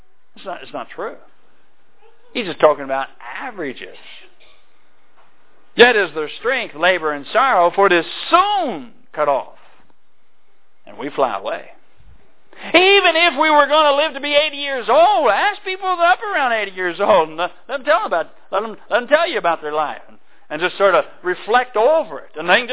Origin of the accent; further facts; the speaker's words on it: Louisville, Kentucky, United States; Oh, yeah, I grew up in Louisville. And then right after I got out of high school, I learned the truth, obeyed the gospel.